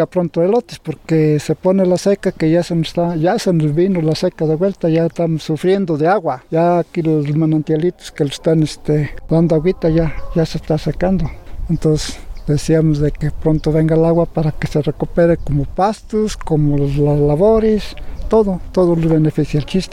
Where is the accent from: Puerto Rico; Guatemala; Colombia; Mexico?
Mexico; El Ejido Socovite; soy de aquí de El Ejido, Socovite.